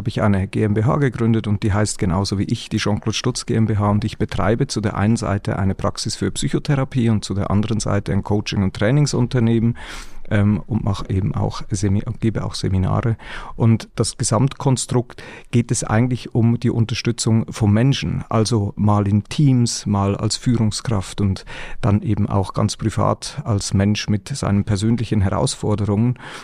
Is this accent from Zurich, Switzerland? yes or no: yes; Watt, Zurich, Switzerland; now in Northern Germany, Germany; Also meine Herkunft ist ja aus der Schweiz. Ich komme in der Nähe von Zürich her. Mein Ort heißt Watt, wo ich herkomme. Also ein Watter sagt auch immer gerne, dass aus Watt kommt. Watt gehört mittlerweile zur Großgemeinde Regensdorf und das ist 10 Kilometer vor der Stadt Zürich.